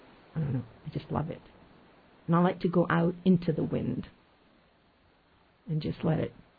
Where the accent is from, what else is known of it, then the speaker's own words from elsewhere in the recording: Scotland, United Kingdom; I grew up in the Shetland Islands, and you can see forever because there are no trees. It's windswept and wild, and heather and moor and Shetland ponies and sheep and peat banks, and the North Sea is wild